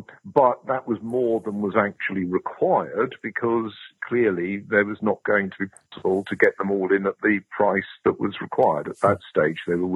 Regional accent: London, United Kingdom; Yes, I'm a Londoner. I went to University of Cambridge and then at Oxford. I was hired at Durham in 1980 as a lecturer

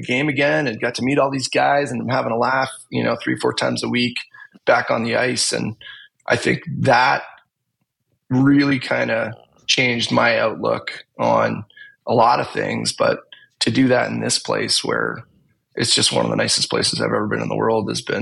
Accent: Ridgetown, Ontario, Canada; also born or lived in Chatham; I was born in Chatham, just down the road, and then Ridgetown, which is just a little further down the road.

